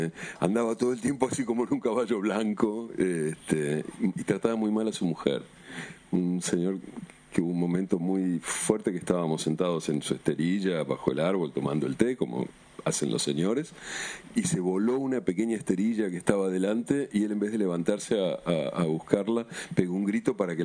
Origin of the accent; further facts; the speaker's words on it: Argentina; Digo, no sé si como argentino tengo derecho a decir eso